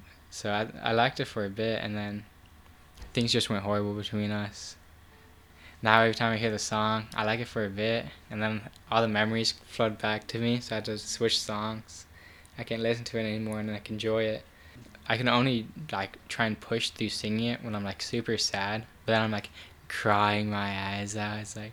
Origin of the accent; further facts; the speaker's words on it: Bryan, Ohio, United States; I'm from Bryan, Ohio.